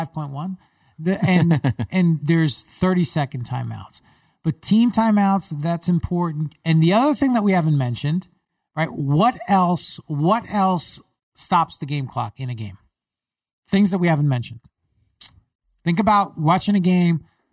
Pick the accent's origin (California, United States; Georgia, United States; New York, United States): New York, United States; I remember growing up, I grew up in New York. I watched the Jets and the Giants.